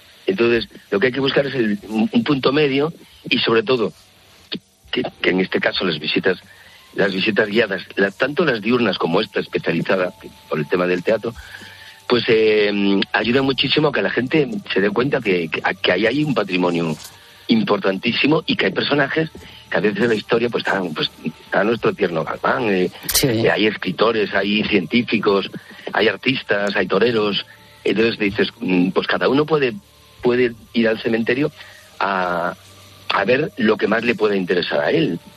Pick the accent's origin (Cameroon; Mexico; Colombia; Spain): Spain; Galicia; Yo como gallego que soy y de pueblo, sabes que en los pueblecitos en Galicia está la iglesia y el cementerio metida en el pueblo.